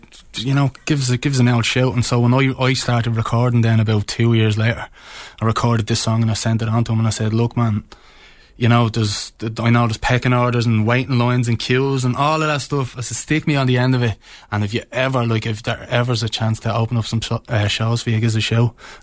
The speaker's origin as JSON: {"language": "English", "town": "Dublin", "region": "Leinster", "country": "Ireland", "tie": "born or raised there", "lives_now": "Ennistymon, Ireland", "said": "I remember growing up in Dublin in the 80s"}